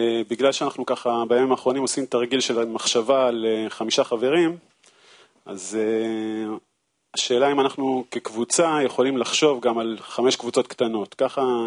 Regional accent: Haifa, Haifa District, Israel; also born or lived in United States; אז באמת קודם כל אנחנו מחיפה, זה הכל בפרספקטיבה. אני יודע, כשחייתי בארצות הברית, אז 50 דקות זה היה כלום

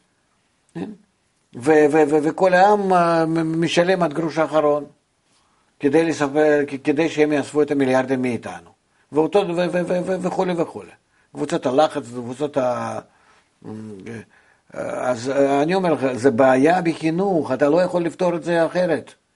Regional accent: France; now in Israel; אז אני מהצרפת באים לכאן, והשירים מהצרפת עוברים לארצות הברית.

